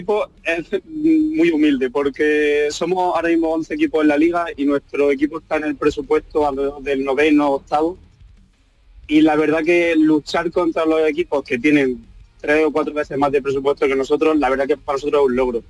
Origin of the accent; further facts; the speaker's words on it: Andalusia, Spain; la verdad que yo como andaluz, orgulloso que soy